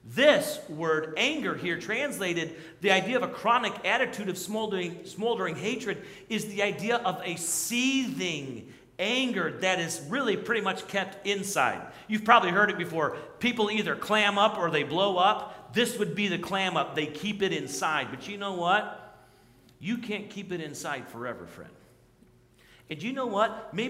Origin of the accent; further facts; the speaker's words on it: South Carolina, United States; I grew up in South Carolina. We have bamboo all over the place.